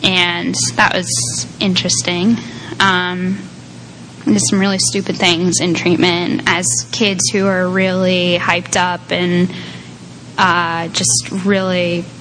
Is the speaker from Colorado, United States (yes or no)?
no; New Hampshire, United States; I was born in New Hampshire. I grew up in a bedroom community in a big house.